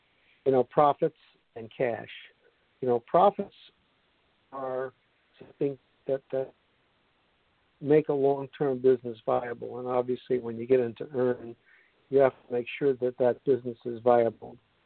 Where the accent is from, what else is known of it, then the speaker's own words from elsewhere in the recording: Brooklyn, New York, United States; growing up in Brooklyn, New York, you know, you had a lot of transportation and a lot of things were close by where I could walk.